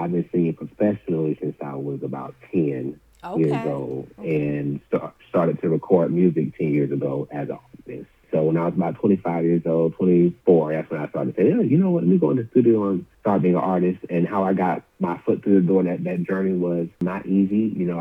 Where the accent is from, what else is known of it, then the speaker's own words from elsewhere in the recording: Orlando, Florida, United States; we're doing two stops, two cities, my hometown of Orlando, and we'll be doing Atlanta.